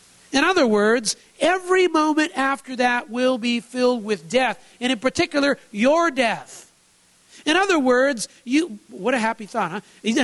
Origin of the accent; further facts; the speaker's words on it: Pacific Northwest, United States; I grew up up here in the Northwest, even more north than here. It's always around the cold, always around the snow.